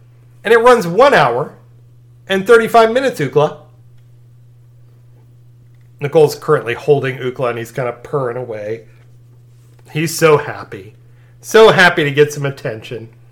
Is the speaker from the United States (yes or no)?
yes; Missouri, United States; I understand that's how it is growing up in Missouri with venomous snakes, you know.